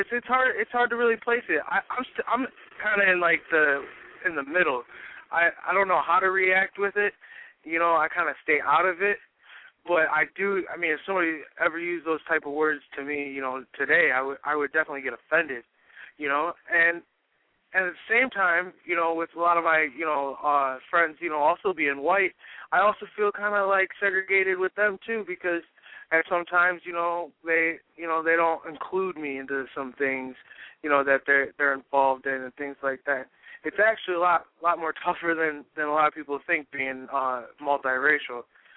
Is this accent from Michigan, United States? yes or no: yes; Michigan, United States; now in Naples, United States; Like, I'm originally from Michigan, and it was sometimes an issue, not as much, but it was. And then when I moved to the South, I moved down to Naples, Florida.